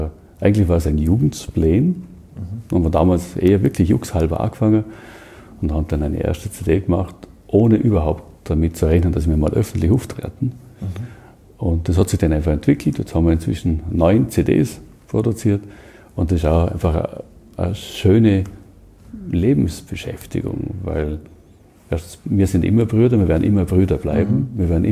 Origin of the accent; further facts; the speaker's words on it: Lustenau, Vorarlberg, Austria; now in Dornbirn, Austria; Ich bin in Luschenau aufgewachsen, bin ein kleiner Luschenauer vom Reeder her. Ist für mich eine Heimat. Wohne jetzt in Dornbirn, eine sehr schöne Stadt, ist auch eine Heimat.